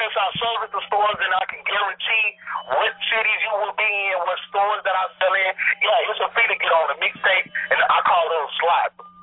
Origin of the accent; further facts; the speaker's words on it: Abilene, Texas, United States; Well, shit, I'm originally from West Texas, man, Abilene. You know what I'm saying? I moved out here probably when I was, I'm 27, by the way.